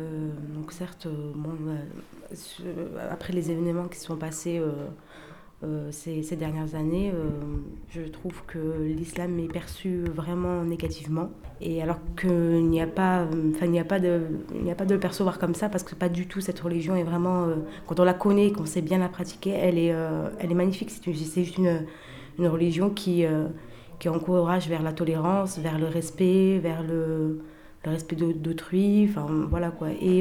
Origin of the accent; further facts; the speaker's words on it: France; Oui, je viens d'Algérie. Bon, je suis née ici, j'ai grandi ici, mais d'origine algérienne.